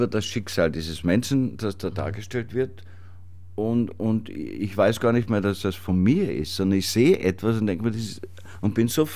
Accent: Tyrol, Austria; now in Weinviertel, Austria; Als Tiroler lebe ich im Weinviertel im Moment und bin aber jede Woche in Tirol

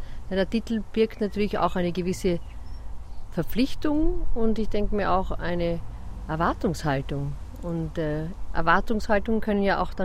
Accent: Vienna, Austria; Und das hatte ich als Wiener Stadtkind in der Form nur am Wochenende.

